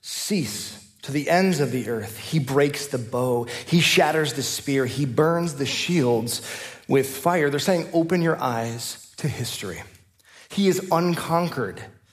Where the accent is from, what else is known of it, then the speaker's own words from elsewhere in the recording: England, United Kingdom; At Christmas, we sing, we're English, so we say it differently.